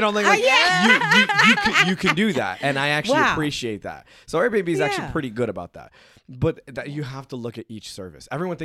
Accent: Brooklyn, New York, United States; born there; Well, I was born in Brooklyn, so.

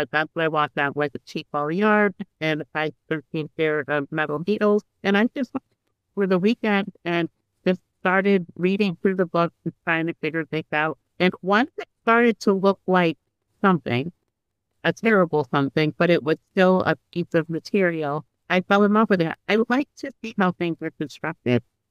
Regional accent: Scotland, Connecticut, United States; So I grew up in Scotland, Connecticut.

